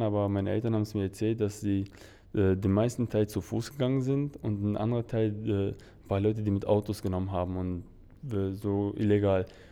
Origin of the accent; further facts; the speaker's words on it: Germany; moved away; Ich bin ja quasi in Deutschland groß geworden, meine Kindheit habe ich dort verbracht.